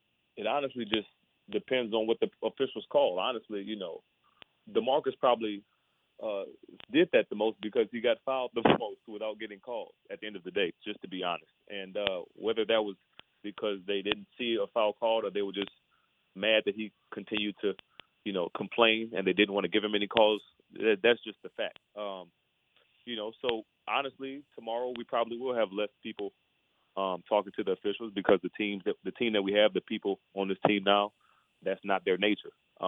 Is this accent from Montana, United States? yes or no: no; Baton Rouge, Louisiana, United States; So I'm from Baton Rouge